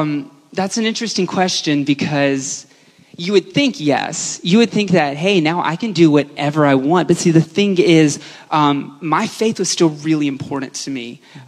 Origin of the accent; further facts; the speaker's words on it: the South, United States; It was really hard because I grew up in the church and I grew up in the South.